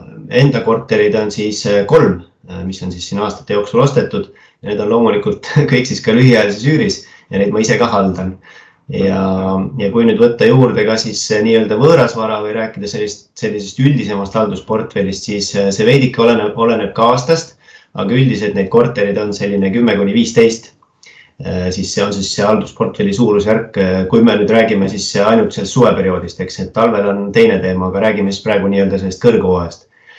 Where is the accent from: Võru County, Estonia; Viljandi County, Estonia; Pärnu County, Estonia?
Pärnu County, Estonia; Pärnu; ja sündinud kasvanud Pärnus, nii et siuke põline pärnakas ja Pärnu patrioot.